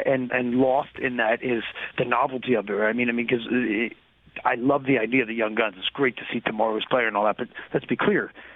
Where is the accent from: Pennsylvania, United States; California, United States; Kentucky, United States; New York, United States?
Pennsylvania, United States; Philadelphia; I grew up in Philadelphia when the Flyers were winning the Stanley Cup.